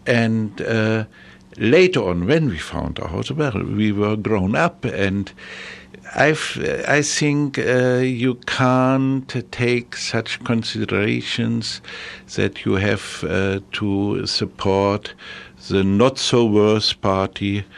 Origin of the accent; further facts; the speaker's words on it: Lower Saxony, Germany; especially in the northern part of Germany, I'm coming from Lower Saxony, there was a plan to build a big reprocessing plant.